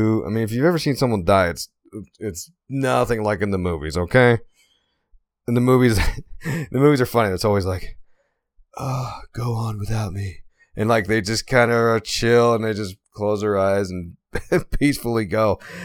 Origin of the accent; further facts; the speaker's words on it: Pennsylvania, United States; now in Utah, United States; okay, so I grew up in Pennsylvania, right? PA? I grew up in PA. but I live in Utah, right? Because I was in the military, moved around a bunch. Here I am in Utah.